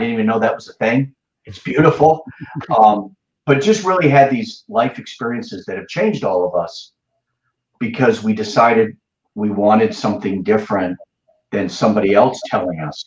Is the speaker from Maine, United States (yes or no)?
yes; Maine, United States; I grew up in Maine. My wife, we didn't come from family with a lot of means.